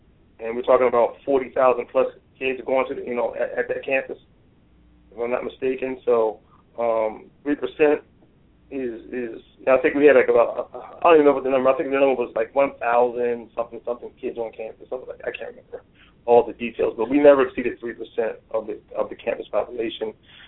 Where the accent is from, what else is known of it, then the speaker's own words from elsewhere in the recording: Florida, United States; Pennsylvania State University is a national program, so there were guys up there, and I was there from Florida.